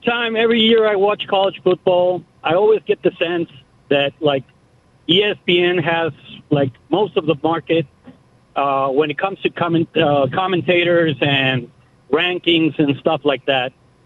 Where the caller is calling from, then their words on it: Torreon, Coahuila, Mexico; I'm calling from Torreon, Mexico. We're in the north part of Mexico